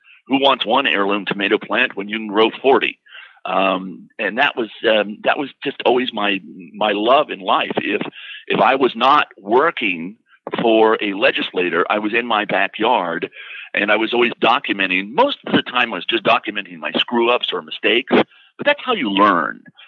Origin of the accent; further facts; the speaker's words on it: Modesto, California, United States; I've always had it. I grew up with it in Modesto.